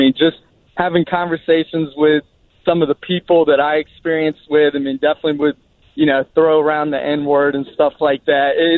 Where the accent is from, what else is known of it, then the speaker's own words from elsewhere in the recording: Bowie, Maryland, United States; Growing up in Bowie, you know, it's such a diverse place